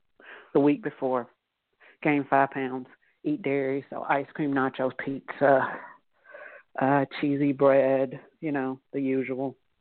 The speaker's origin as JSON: {"language": "English", "region": "Georgia", "country": "United States", "said": "The Falcons are in the Super Bowl, shocked me, and I'm from Georgia."}